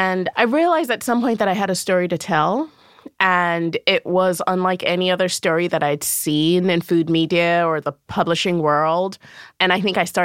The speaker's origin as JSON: {"language": "English", "region": "Lagos", "country": "Nigeria", "said": "no matter how long I spend away from it or no matter how far away I am from Lagos, like that it's mine."}